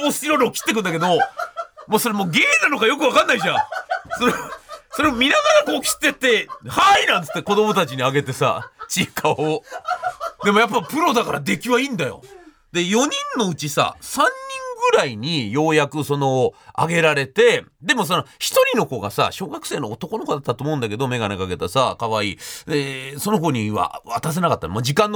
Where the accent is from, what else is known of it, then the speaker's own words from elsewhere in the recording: Gunma, Japan; 私ね、群馬出身なんで